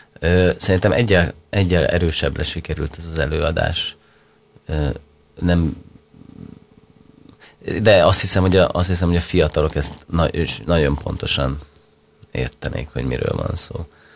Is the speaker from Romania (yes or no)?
no; Hungary; egyébként én nem értem más országot, de én nagyon magyar vagyok